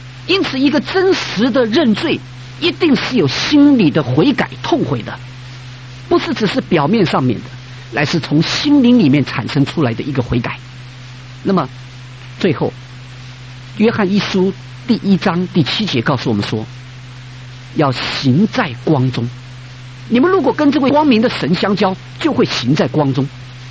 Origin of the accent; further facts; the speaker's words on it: China; 特别我们中国人，我们中国人很爱面子的